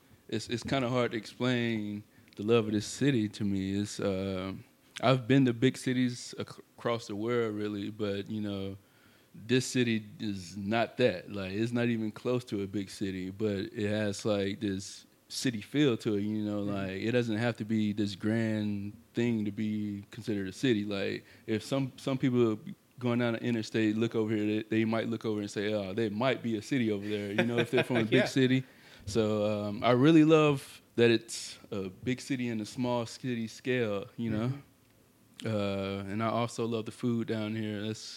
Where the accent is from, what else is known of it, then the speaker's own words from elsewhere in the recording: Birmingham, Alabama, United States; from Birmingham, Alabama, born and raised here, you know.